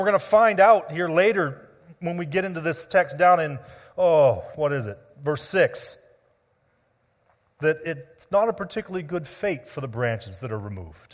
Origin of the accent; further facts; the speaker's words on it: Washington, United States; I grew up in Washington State, which is one of the apple capitals of the world. There's a lot of trees around there